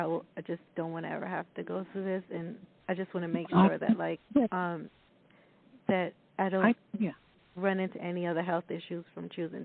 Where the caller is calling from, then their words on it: Long Island, New York, United States; I'm calling from Long Island, New York.